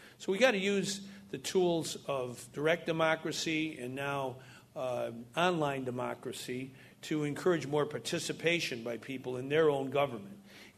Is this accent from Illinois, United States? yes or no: yes; Illinois, United States; We're people from Illinois. We're tough. We know how to make things happen